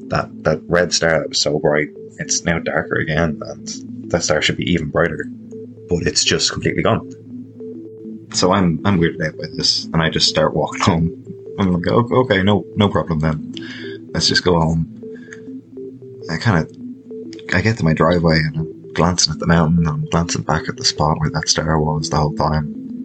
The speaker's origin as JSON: {"language": "English", "country": "Ireland", "said": "I'm from Ireland."}